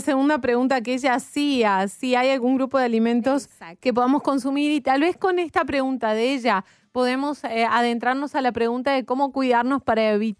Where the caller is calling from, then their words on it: Argentina; de Argentina.